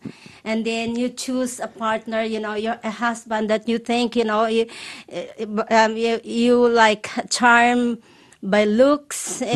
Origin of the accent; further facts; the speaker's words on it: Featherston, Wellington, New Zealand; I'm from Featherston.